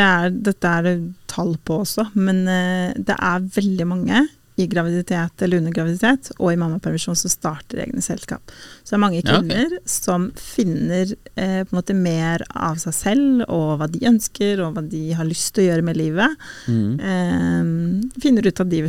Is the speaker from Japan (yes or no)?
no; Kosovo; now in Norway; jeg kommer fra Kosovo, så jeg jo en minoritet